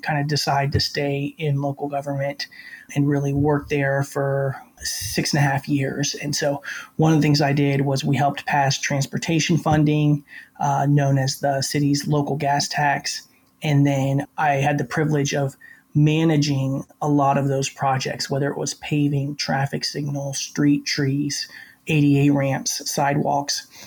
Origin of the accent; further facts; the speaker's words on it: Raleigh, North Carolina, United States; moved away as an adult; now in Portland, United States; I grew up in Raleigh, North Carolina, went to NC State University, and then moved to Portland in 2013 to attend law school at Lewis and Clark.